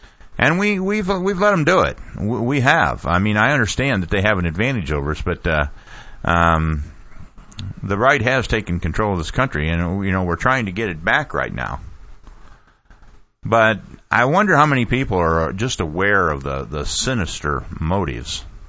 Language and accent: English; Marion, Ohio, United States; I'm a little bit of an expert on this because I grew up in Harding hometown territory and the Marion Star newspaper.